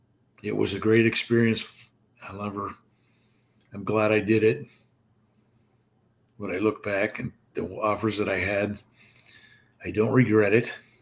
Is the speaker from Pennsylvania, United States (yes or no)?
yes; Selinsgrove, Pennsylvania, United States; Did a year at Susquehanna University, which is in Selms Grove, my hometown.